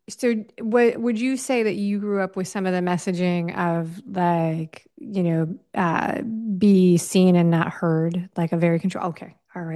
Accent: New York City, New York, United States; moved away as an adult; I grew up in New York City, and when I moved out of the city, I went to college in the Midwest.

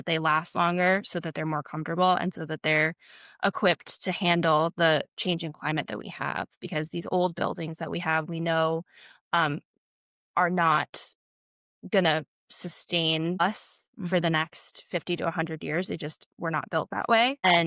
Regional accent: Yonkers, New York, United States; I'm from Yonkers.

